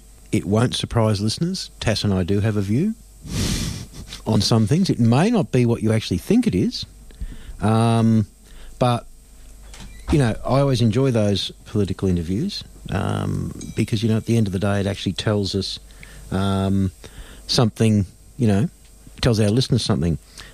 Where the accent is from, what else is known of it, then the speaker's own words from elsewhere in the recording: Victoria, Australia; Well, I come from the Latrobe Valley.